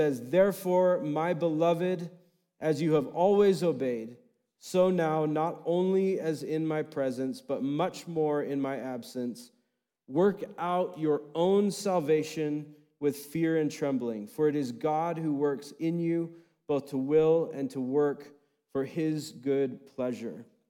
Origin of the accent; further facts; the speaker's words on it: United States; I think maybe for some of us as proud Americans, we can relate. Like we love being an American